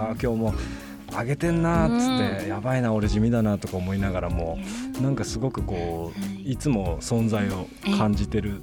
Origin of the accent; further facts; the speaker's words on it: Caracas, Capital District, Venezuela; also born or lived in Japan; 2歳ぐらいの時にそのベネズエラっていうちょうど日本の真裏にあるんですけど、ベネズエラという国のカラカスという首都に行って、でもそこだから日本の記憶は全然なくて、逆に一番古い記憶はそっちなんですけど